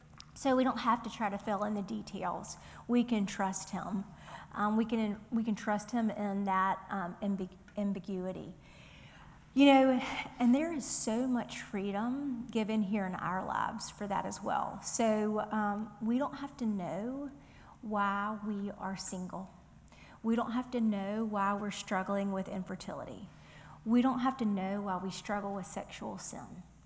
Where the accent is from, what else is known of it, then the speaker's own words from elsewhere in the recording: the South, United States; accent: Southern; my southern accent is like, oh